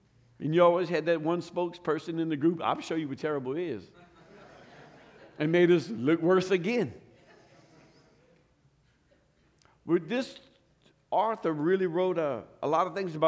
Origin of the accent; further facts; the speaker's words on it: Louisiana, United States; I'm from Louisiana, I can't say it.